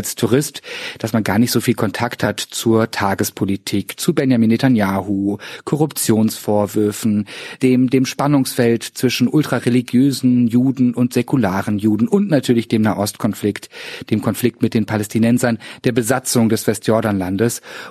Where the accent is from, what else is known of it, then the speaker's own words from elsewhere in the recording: Cologne, North Rhine-Westphalia, Germany; ich als Kölner, ein paar Monate brauchte zu verstehen.